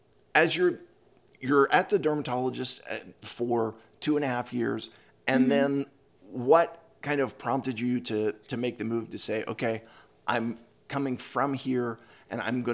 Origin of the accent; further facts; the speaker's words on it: Pennsylvania, United States; I have to say, I grew up outside of Philadelphia, and the South Street in Philadelphia is kind of like this eclectic.